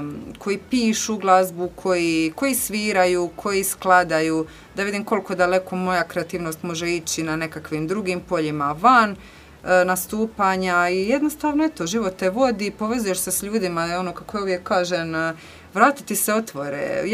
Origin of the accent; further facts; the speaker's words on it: Dubrovnik, Dubrovnik-Neretva County, Croatia; now in Zagreb, Croatia; ja sam inače rođena u Dubrovniku, ko što ste već čuli, vareških sam korijena, jer su mi roditelji iz Vareša. Odrasla sam u Dubrovniku, a trenutno živim u Zagrebu.